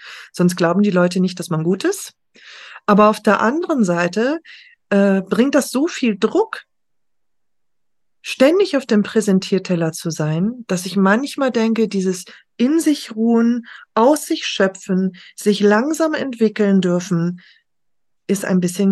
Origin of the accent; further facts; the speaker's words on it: Hamburg, Germany; also born or lived in Dresden, Germany; Ich bin ja Hamburgerin, das habe ich noch gar nicht erzählt. Ja. Ich bin zum Studium nach Dresden gegangen